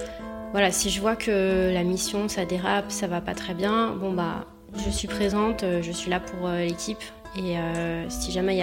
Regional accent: Lyon, Auvergne-Rhône-Alpes, France; j'ai 32 ans, je suis de Lyon

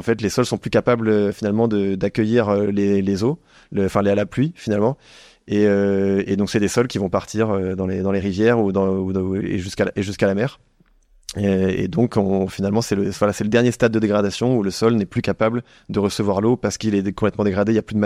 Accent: France; en tant que bon français consommateur de bonne nourriture

